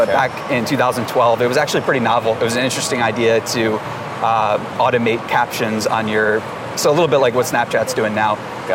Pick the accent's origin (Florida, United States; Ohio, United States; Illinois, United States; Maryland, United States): Maryland, United States; Boonsboro; I grew up in a small town in Western Maryland called Boonesboro, Maryland. Graduating class of like 200 people, so pretty small.